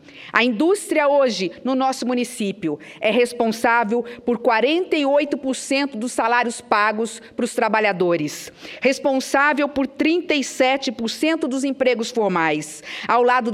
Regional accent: Três Lagoas, Mato Grosso do Sul, Brazil; reencontrar o território de minha infância e também para devolver um pouco do muito que recebi da minha terra. Foi então que Três Lagoas me propiciou sair dos livros que havia lido

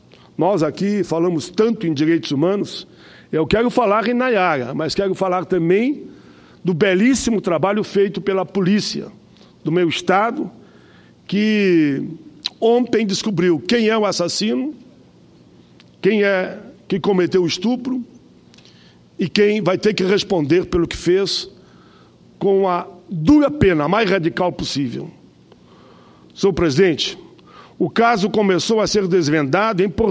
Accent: Caxias do Sul, Rio Grande do Sul, Brazil; foram 13 dias de uma única oração na minha cidade natal, em Caxias do Sul.

